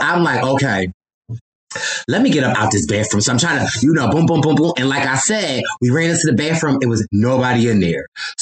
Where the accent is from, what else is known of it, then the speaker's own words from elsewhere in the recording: United States; we are still in Africa and there are things, you know, we are American.